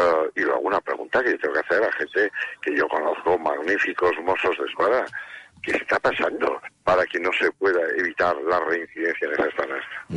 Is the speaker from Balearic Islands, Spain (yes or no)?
no; Pamplona, Navarre, Spain; Desde que en mi tierra, en Pamplona, vimos aquel agresión terrible